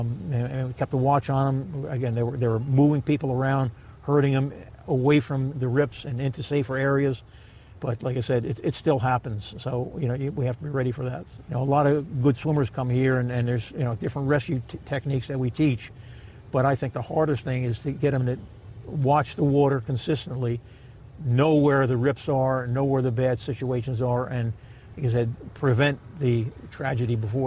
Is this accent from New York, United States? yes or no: no; Avon, New Jersey, United States; Well, I grew up on the Jersey Shore. I grew up right across the street from Shark River down the road, and I grew up on the beaches in Avon further down.